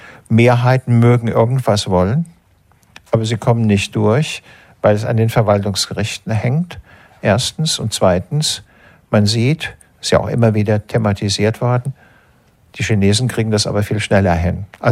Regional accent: Hesse, Germany; Ich meine, ich komme aus Hessen, ursprünglich.

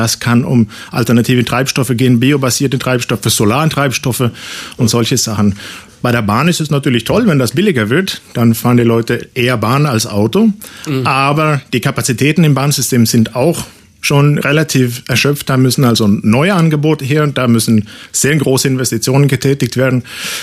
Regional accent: Sweden; Ich komme selber aus einem von diesen Ländern. Ich komme aus Schweden.

